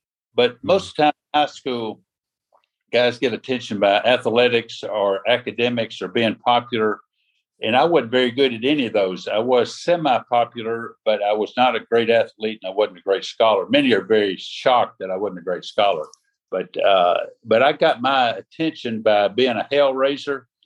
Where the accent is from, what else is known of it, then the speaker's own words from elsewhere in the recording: Tennessee, United States; And you growing up in the South, you can kind of imagine what some of those are. And so right before my senior year of high school, my dad was transferred from Middle Tennessee to East Tennessee to Knoxville.